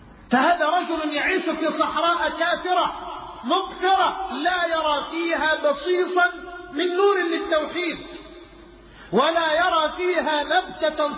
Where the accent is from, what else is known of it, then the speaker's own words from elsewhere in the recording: Egypt; إلى بلدنا مصر